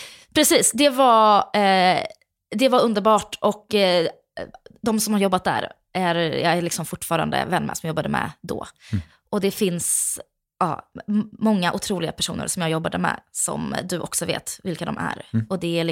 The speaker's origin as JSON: {"language": "Swedish", "region": "Kronoberg County", "country": "Sweden", "accent": "Småland", "said": "när jag börjar prata om Växjö. Men jag har faktiskt aldrig riktigt haft en... Jag har haft lite småländska, men inte så där, ingen grov."}